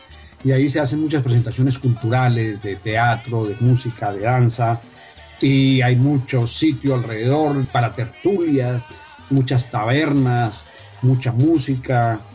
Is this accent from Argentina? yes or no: no; Colombia; Entonces los costeños nos dicen, incluso a mí que no soy de Bogotá, a nosotros nos dicen cachacos porque no hablamos costeño y porque tenemos la forma de hablar un poco diferente